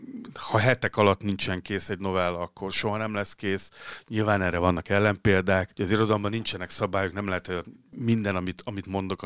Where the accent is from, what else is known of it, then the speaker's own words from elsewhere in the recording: Szentes, Csongrád-Csanád, Hungary; ahol én születtem, meg ahol fölnőttem 18 éves koromig, ez a Szentes nevű kisváros. Ugye az egész identitásomnak ugye csak a fele ez a Szentes, a másik fele egy Kolozsvár, az apámnak az ága, de ugye ott soha nem éltem.